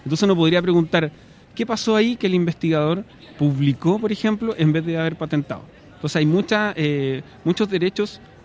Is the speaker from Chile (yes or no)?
yes; Chile; Uno se sorprendería las patentes bien domésticas y creadas así en el garaje de la casa que tenemos los chilenos.